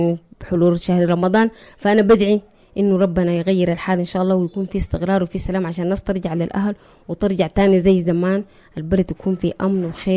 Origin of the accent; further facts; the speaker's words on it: Sudan; يعني حاجة ما معهودة عندنا هنا, ما معهودة عندنا في السودان